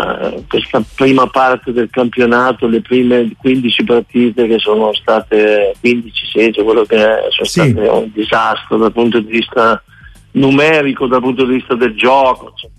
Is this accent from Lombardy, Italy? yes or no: no; Friuli-Venezia Giulia, Italy; per come l'ho visto giocare io, tu sai che io da friulano seguo anche